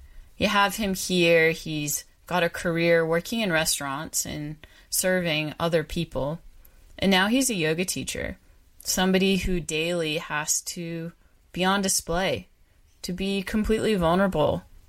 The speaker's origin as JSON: {"language": "English", "country": "Australia", "accent": "Australian", "said": "G'day, mate. That's my Australian accent, and this is This Australian Life."}